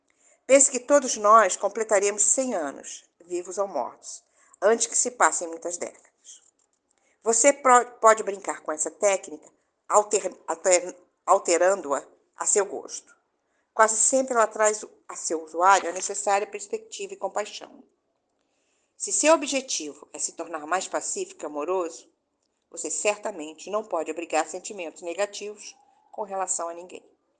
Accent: Rio de Janeiro, Brazil; sou da cidade do Rio de Janeiro.

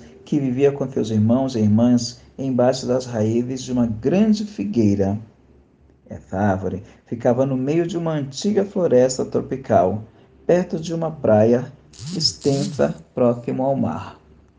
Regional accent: São Paulo, Brazil; eu sou de São Paulo, capital, aonde eu sou.

